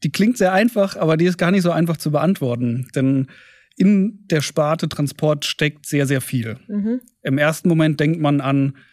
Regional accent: Mannheim, Baden-Württemberg, Germany; als Mannheimer angelt man natürlich am Rhein und Neckar.

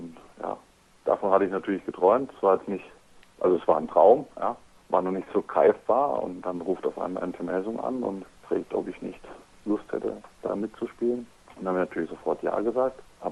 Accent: Freiburg, Baden-Württemberg, Germany; also ich und meine Frau, wir kommen ja beide aus Freiburg. Wir sind jetzt eben wegen dem Handball hierher gezogen.

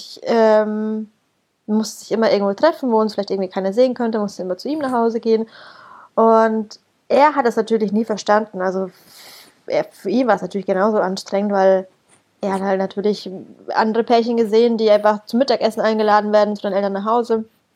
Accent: Germany; gell, du bist Türke. Also nee, ich bin Deutscher.

